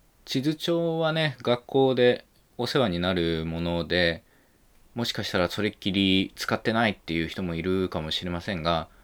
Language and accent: Japanese; Okayama, Japan; 僕の地元、まあ、出身地のね、岡山の鉄道は